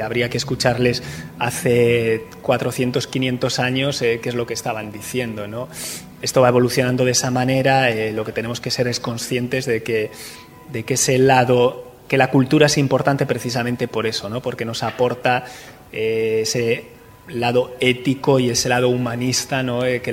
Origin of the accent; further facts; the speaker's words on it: Bilbao, Basque Country, Spain; yo soy de Bilbao, no soy vasco, soy de Bilbao.